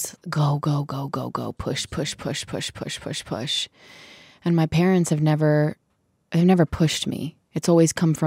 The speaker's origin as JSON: {"language": "English", "region": "New Jersey", "country": "United States", "tie": "born or raised there", "said": "I also wrote most of this album in my hometown in New Jersey."}